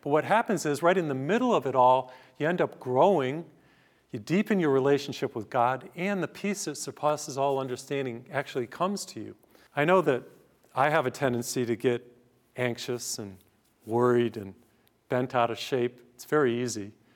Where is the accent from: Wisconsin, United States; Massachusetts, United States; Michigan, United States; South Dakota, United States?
Massachusetts, United States; now in Houston, United States; I remember one time I was going to give a mission in Boston, my home state. I live in Houston.